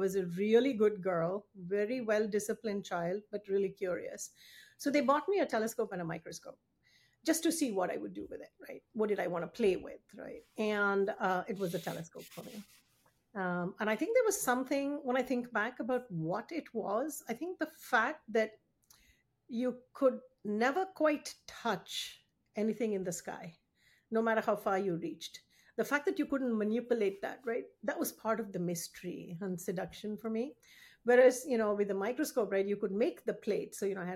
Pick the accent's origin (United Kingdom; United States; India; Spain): India; Delhi; also born or lived in Coimbatore / Chennai; And I was born in Coimbatore, which is where my mother's family is from. But then we moved rapidly to Chennai and then to Delhi